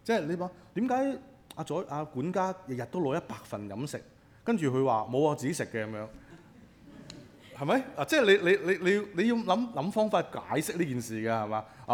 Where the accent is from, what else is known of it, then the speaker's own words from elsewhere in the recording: China; 用我哋中國人嘅説話嘛